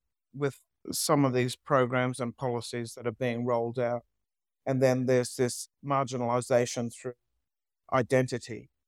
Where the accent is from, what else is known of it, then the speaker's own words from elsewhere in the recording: Sydney, New South Wales, Australia; also born or lived in Northern Rivers; my time growing up in Sydney, in Redfern, but also from a very Northern Rivers, New South Wales country town, coming to the city